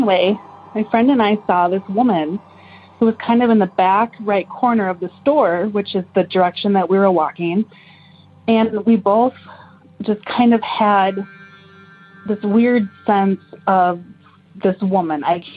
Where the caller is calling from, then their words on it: Minnesota, United States; I'm calling from Minnesota and I'm a newer listener.